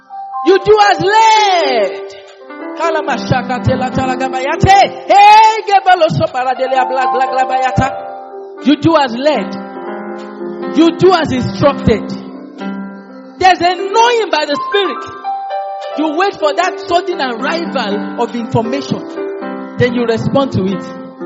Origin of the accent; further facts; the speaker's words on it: Edo, Nigeria; What state are you from? I'm from Edo state. I can't have Tunde as a sister.